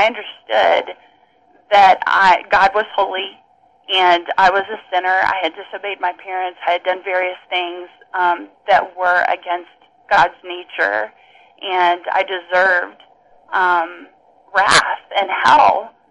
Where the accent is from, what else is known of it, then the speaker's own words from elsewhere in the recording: Texas, United States; Well, I grew up in the church. I am from Texas originally, and my parents were very involved in our church growing up.